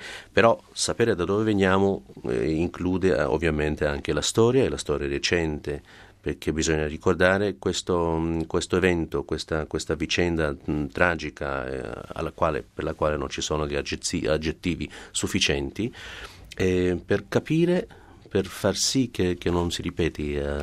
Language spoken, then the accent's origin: Italian; Israel; Italian is a second language; contro il mio popolo che contro il mio paese, la mia patria, e minacciando con delle armi nucleari la distruzione, l'annientamento dello Stato di Israele, del popolo israeliano che vive in Israele